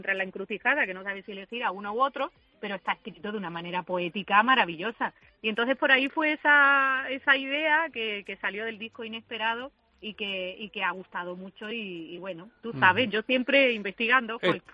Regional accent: Málaga, Andalusia, Spain; Bueno, ya sabéis, mi Málaga de mi alma, que es que yo sí me siento profeta en mi tierra, siempre me he sentido muy querida

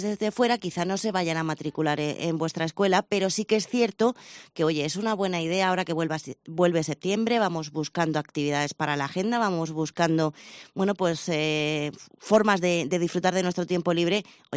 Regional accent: Cartagena, Bolívar, Colombia; los que nos escuchan desde Cartagena. A todos les llevo precisamente a mi tierra porque vamos a hablar de teatro.

